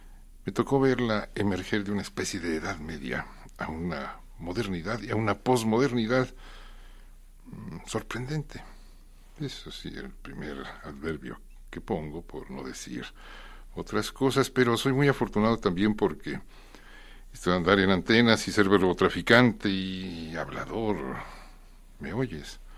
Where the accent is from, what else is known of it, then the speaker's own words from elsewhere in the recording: Guadalajara, Jalisco, Mexico; Tapatío, confeso. Tapatío sorprendido